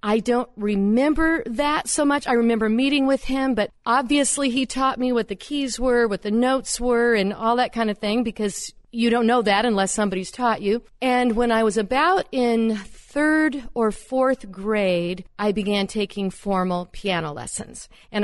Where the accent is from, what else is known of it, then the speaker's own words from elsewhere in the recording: San Diego, California, United States; moved away as an adult; also born or lived in Pennsylvania; now in Houlton, United States; I grew up in San Diego, California, about as far away from Houlton, Maine as one can get. And I lived there until after we were married, and then we came to the East Coast, Pennsylvania, for 3 years